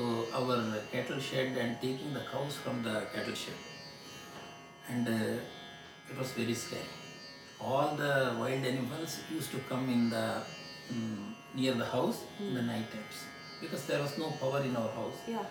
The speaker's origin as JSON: {"language": "English", "town": "Nigle", "region": "Karnataka", "country": "India", "said": "I am from Karnataka, a village called Nigle. It is in South Kendra district. And of course, our village is a very, very, very remote village. There is no roads connecting to that village, and both sides we had two rivers."}